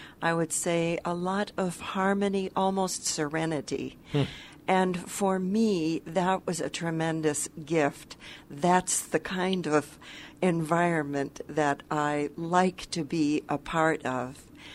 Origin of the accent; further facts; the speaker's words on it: Ohio, United States; also born or lived in Michigan; I grew up in Ohio and Michigan.